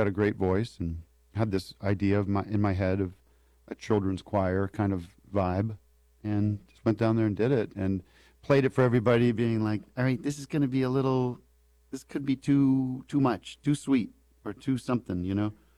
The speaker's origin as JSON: {"language": "English", "region": "East Coast", "country": "United States", "said": "And I'm from the East Coast. Summer nights in the East Coast are nothing better if it's not too hot."}